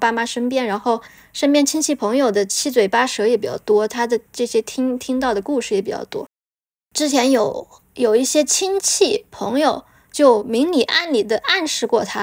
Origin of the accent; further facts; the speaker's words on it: Chongqing, China; also born or lived in Kunming; 我是重庆的嘛，然后我爸做生意是去了云南昆明那边